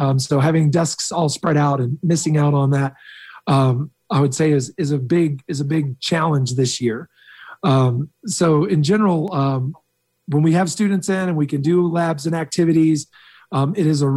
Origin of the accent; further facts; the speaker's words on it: Atlanta, Georgia, United States; And I'm from Atlanta. And so I got to dabble around at the Centers for Disease Control